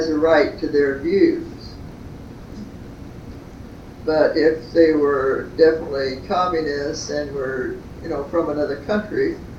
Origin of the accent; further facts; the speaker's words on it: Albany, Oregon, United States; born there; now in Portland, United States; I was born in Albany, Oregon, but I've lived in Portland, Oregon since 1943.